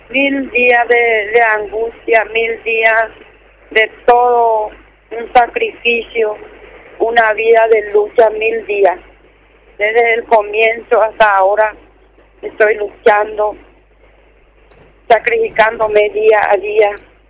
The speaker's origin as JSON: {"language": "Spanish", "country": "Paraguay", "said": "como paraguayo"}